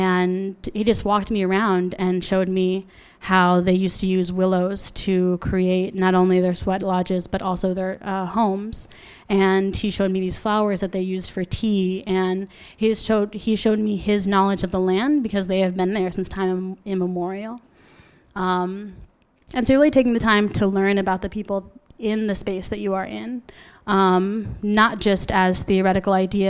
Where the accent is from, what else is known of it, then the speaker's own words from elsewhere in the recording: Washington, United States; I'm from the Yakima Nation in so-called Washington State.